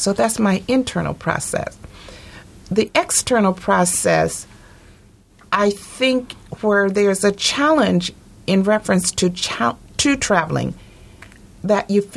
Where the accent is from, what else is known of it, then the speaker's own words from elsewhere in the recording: United States; I like to think that I am not egocentric about the fact that I am an American and I have all amenities available for me.